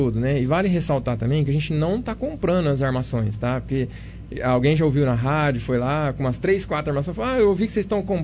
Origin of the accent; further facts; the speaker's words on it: Monte Alto, São Paulo, Brazil; eu sou nascido e criado em Monte Alto.